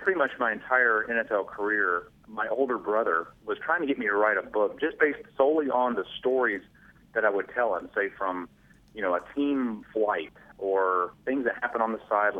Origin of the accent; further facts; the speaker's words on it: Georgia, United States; I grew up just outside of Atlanta, Georgia, and kind of in the Bible Belt. I come from a Christian family.